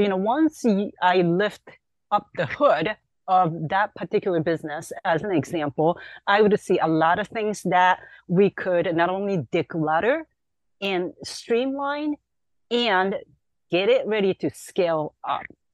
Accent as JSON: {"language": "English", "town": "Yokohama", "region": "Kanagawa", "country": "Japan", "tie": "born or raised there", "moved": "as an adult", "lives_now": "United States", "said": "So I was born and raised in Japan. Yokohama is the city that I grew up, but I always wanted to, you know, try my luck elsewhere. So I came to the US"}